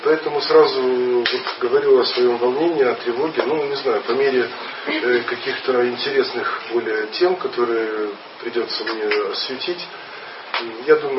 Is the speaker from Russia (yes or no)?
no; Odesa, Odesa Oblast, Ukraine; я родился и живу в Одессе.